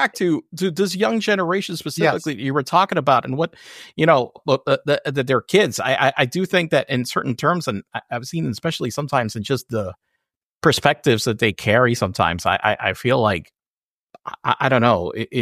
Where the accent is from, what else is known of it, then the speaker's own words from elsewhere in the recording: Puerto Rico; I'm from Puerto Rico.